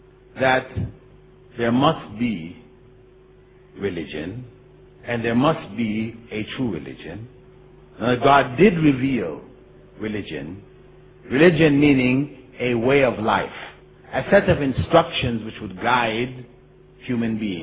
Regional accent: Jamaica; born there; I was born in Jamaica. My father was Presbyterian, my mother was Anglican. I didn't choose to be born in Jamaica to parents of those faiths.

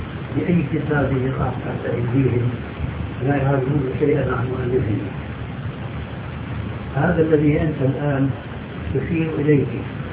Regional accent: Syria; يعني في مثل عام عندنا في سوريا

